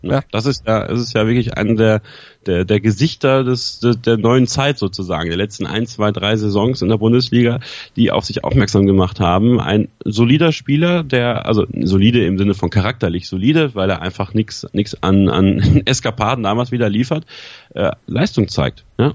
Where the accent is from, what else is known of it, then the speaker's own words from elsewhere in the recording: Germany; muss ich als Deutscher das mitmachen, weil es gibt andere Probleme in Deutschland